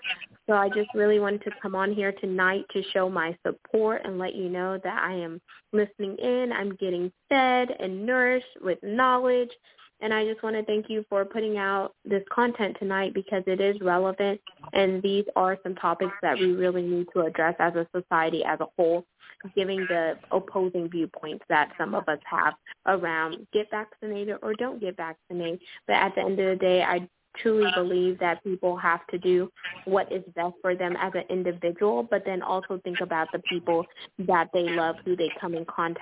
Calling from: Houston, Texas, United States; I am calling in from Houston, Texas.

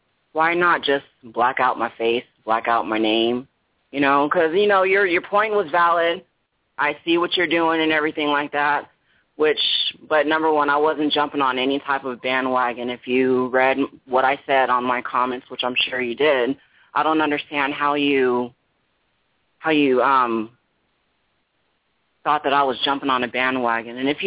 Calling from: United States; I'm from Washington.

